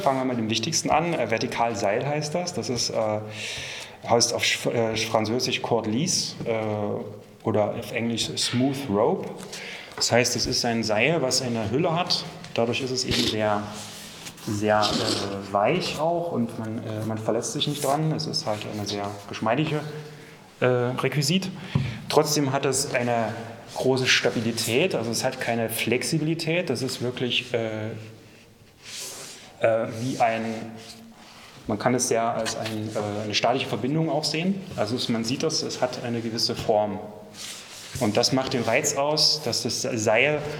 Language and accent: German; Germany; born there; Ich bin in der DDR geboren.